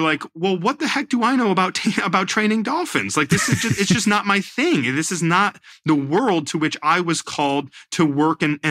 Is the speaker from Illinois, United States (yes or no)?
no; New York, United States; born there; he's the pastor of the church where I was born up in the Hudson Valley.